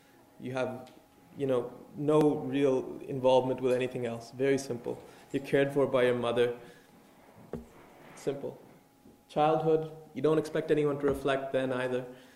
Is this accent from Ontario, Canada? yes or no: yes; Toronto, Ontario, Canada; I'm from Toronto. I'm still a student